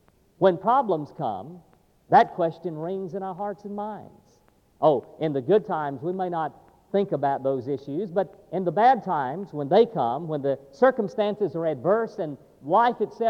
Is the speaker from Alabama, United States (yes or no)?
yes; Alabama, United States; also born or lived in Texas; I was born in Texas, and so I grew up with the Alamo in the backdrop as history, a defining point in history. And I lived all my life in Alabama